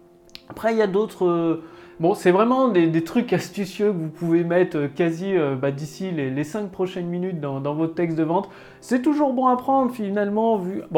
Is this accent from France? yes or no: yes; Auvergne-Rhône-Alpes, France; born there; je suis rentré à la campagne, là où je suis né, donc en Auvergne